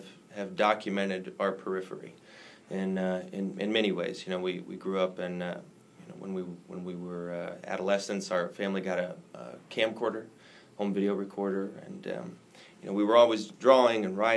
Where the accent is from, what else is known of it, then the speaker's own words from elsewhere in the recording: Sydney, Ohio, United States; I'm from Sydney.